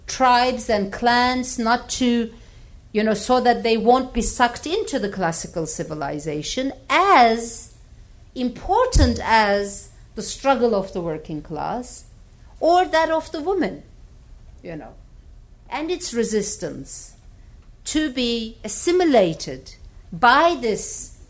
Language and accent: English; Dersim, Tunceli Province, Turkey; English is a second language; if I'm, let's say, from Dersim, and I am from Dersim, you know